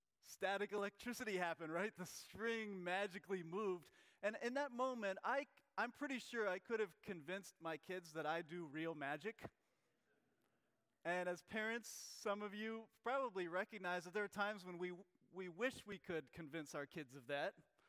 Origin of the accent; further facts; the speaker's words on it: Pennsylvania, United States; even though I grew up in Lancaster County.